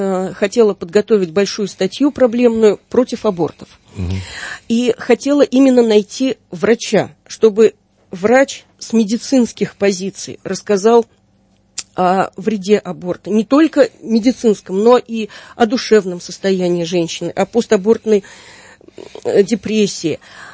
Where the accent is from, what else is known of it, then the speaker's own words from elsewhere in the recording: Russia; А потом, когда узнали, что я из России